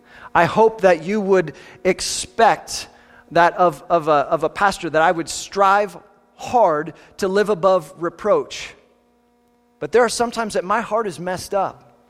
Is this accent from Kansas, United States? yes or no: yes; Kansas, United States; I grew up in Southeast Kansas